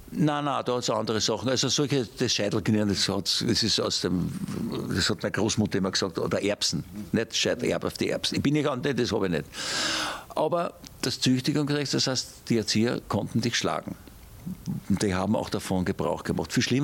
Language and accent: German; Austria; Und ich schäme mich wirklich als Österreicher